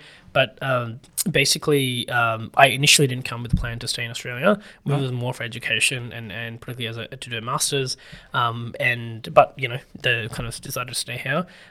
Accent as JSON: {"language": "English", "country": "Pakistan", "second_language": "English", "moved": "as an adult", "said": "I'm from Pakistan. As I said, I'm an engineer and so studied there. But then the other thing, I've always been an internal migrant in Pakistan."}